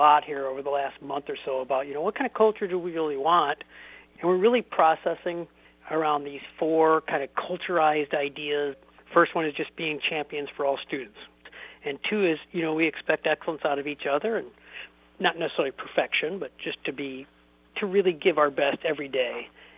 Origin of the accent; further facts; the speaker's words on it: Davenport, Iowa, United States; When I was growing up, I was always really, truly fascinated by the great teachers I had. I grew up in the Davenport Community School District, and just really touched.